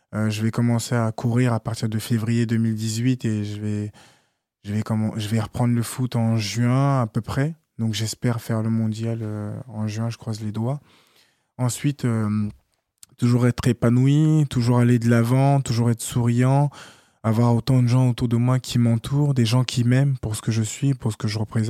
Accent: Rosny-sous-Bois, Île-de-France, France; Absolument, c'est ça. Donc, j'interviens beaucoup dans les écoles, je suis beaucoup sollicité lorsqu'il y a des événements faits dans le département

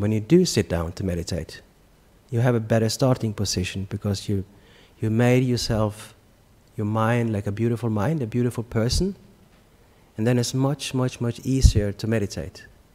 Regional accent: Norway; Oslo, where I'm from Norway, where I'm from.

